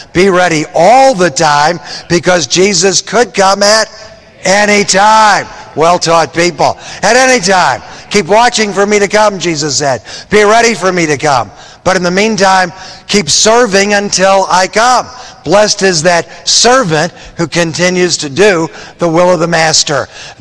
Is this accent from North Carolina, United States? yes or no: no; Michigan, United States; I grew up in Michigan, right across the lake, so I feel right at home when I'm in the upper Midwest